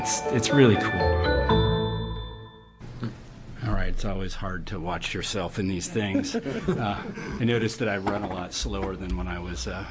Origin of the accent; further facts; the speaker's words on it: Florence, Oregon, United States; I grew up in Florence. There's lots of sand dunes